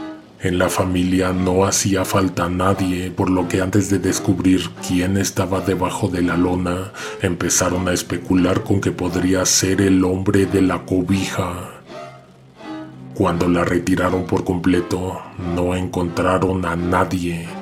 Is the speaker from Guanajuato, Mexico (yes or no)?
no; San Juan del Río, Querétaro, Mexico; Nosotros somos de San Juan del Río, pero como ella se fue a estudiar, prefirió rentar un departamento.